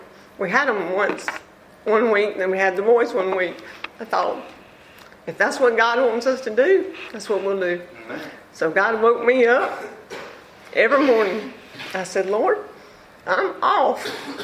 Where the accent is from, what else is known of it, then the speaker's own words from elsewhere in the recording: Byram, Mississippi, United States; We are from Mississippi, from Byram, Mississippi.